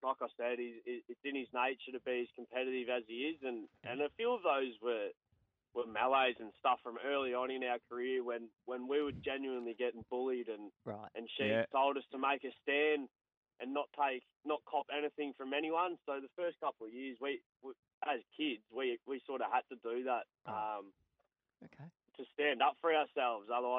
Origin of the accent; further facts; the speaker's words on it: Sunshine Coast, Queensland, Australia; I'm from the Sunshine Coast, so I played for the Caloundra Panthers growing up